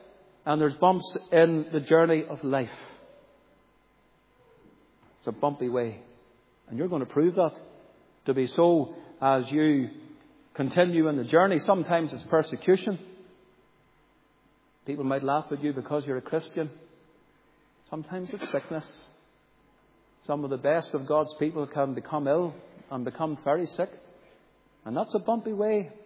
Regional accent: Northern Ireland, United Kingdom; We all know where Stranocum is because we're from North Antrim.

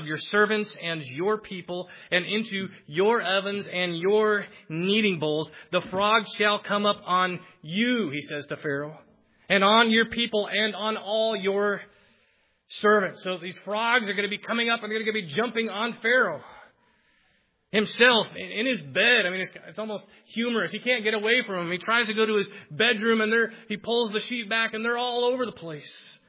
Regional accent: Philippines; I grew up in the Philippines. Spiders can get, you know, this big over there.

